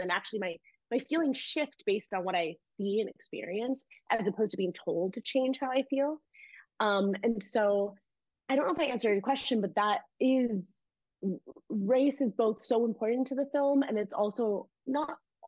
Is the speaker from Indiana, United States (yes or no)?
yes; Indiana, United States; especially as like an Indian woman growing up in Indiana, which I grew up in Northwest Indiana